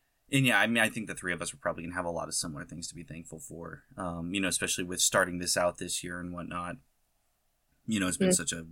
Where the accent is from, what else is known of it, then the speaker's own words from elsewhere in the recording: United States; I am from the United States, therefore it is something that I do recognize and have to take part in.